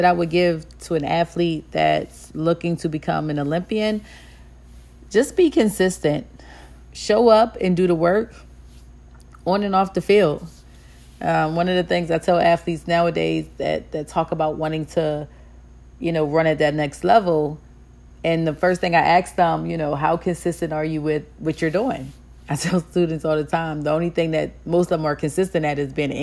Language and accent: English; Chester, Pennsylvania, United States; I was born in Southwest Philadelphia, and I grew up in Chester, PA.